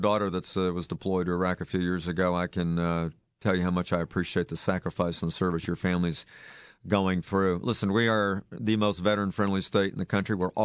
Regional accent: Virginia, United States; Listen, as you know, I grew up here in Fairfax County.

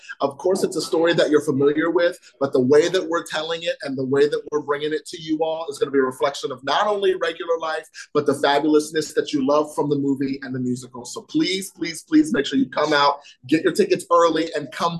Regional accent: Maryland, United States; also born or lived in Salisbury; So I was born and raised in Salisbury, Maryland, but then I moved up to the Rockville, Gaithersburg, Germantown area when I was about 5. So I've been in the area for a long time.

